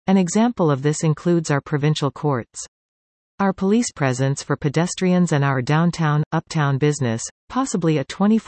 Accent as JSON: {"language": "English", "town": "Cambridge", "region": "Ontario", "country": "Canada", "tie": "born or raised there", "said": "I am ninth generation from Cambridge and Waterloo region. I have lived here my entire life."}